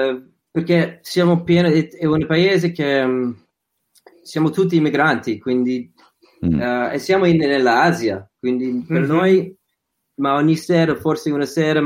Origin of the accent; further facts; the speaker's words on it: Melbourne, Victoria, Australia; Italian is a second language; Io sono da Melbourne, nel parte sud